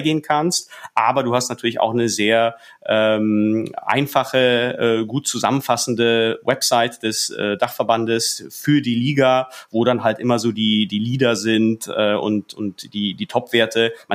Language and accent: German; Czechia; Und ich habe da vielleicht jetzt als Tscheche so eine persönliche, subjektive Theorie.